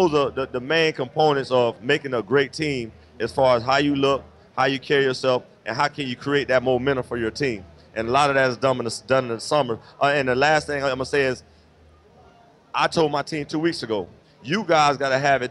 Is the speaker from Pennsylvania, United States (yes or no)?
no; Boynton Beach, Florida, United States; thank you for crediting Palm Beach County because that's where I'm from. I'm from Boynton Beach.